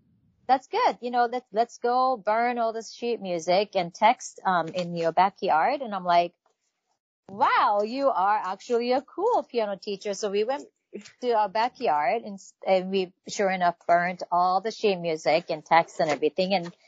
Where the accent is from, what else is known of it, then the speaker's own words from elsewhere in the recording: Tokyo, Japan; I grew up in Tokyo, Japan